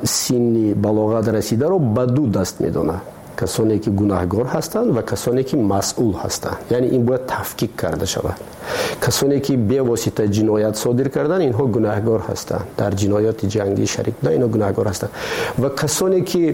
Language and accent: Persian; Tajikistan; ما تاجیک هستیم. همین است وطن ما